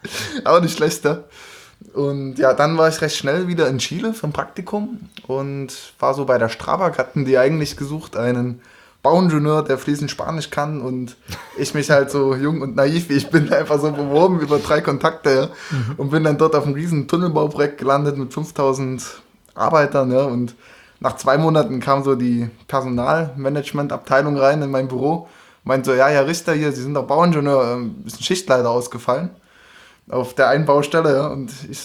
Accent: Leipzig, Saxony, Germany; born there; also born or lived in Australia; so bin ich dann in Leipzig geboren.

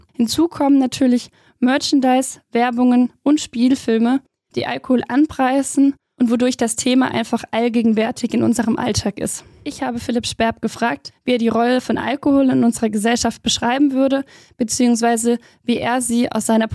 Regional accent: Rhineland-Palatinate, Germany; bin auch als Pfälzerin schon früh auf die allgegenwärtigen Weinfeste gegangen.

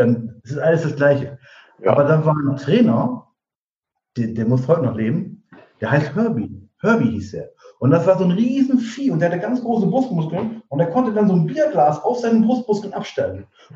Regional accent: Diepholz, Lower Saxony, Germany

